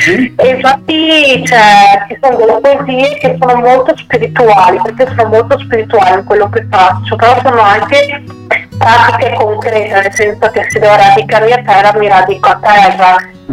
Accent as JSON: {"language": "Italian", "town": "Cerese", "region": "Lombardy", "country": "Italy", "said": "perché io sono di Cerese"}